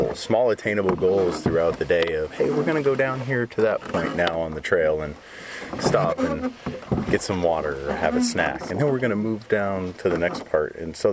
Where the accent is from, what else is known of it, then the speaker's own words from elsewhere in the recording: Phoenix, Arizona, United States; I grew up in Phoenix, and we lived on a golf course. We lived on Moon Valley Country Club.